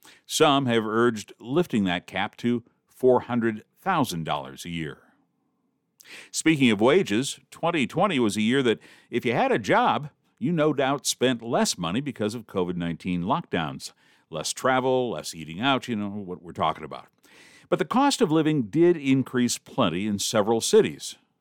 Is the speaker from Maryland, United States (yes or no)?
no; Detroit, Michigan, United States; My hometown of Detroit comes in at fourth place.